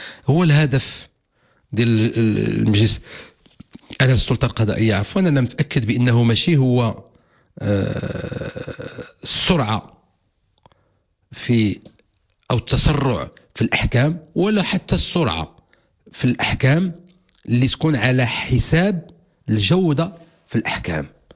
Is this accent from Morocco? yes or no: yes; Morocco; احنا كلنا مغاربه وكنا كنبغيو بلادنا